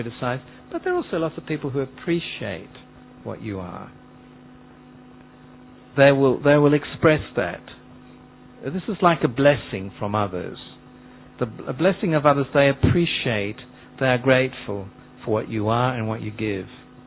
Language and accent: English; Australia; I mean, I remember growing up in Australia